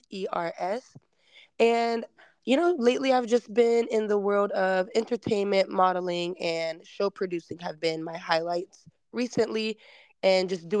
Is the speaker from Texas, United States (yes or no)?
no; Clewiston, Florida, United States; now in Orlando, United States; Yes, so I am from Clewiston, Florida. That's deep in the muck of South Florida, right near Lake Okeechobee on the Everglades. So it's really Alligator City. I'm a country girl. But I am currently located in Orlando, Florida.